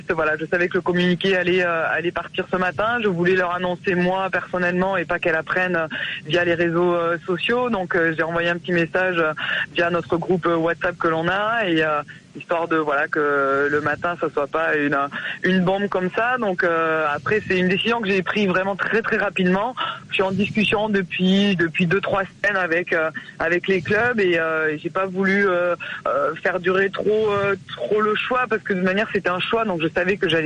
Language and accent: French; Tarbes, Occitanie, France; C'est vrai que je suis natif de Tarbes, des Hautes-Pyrénées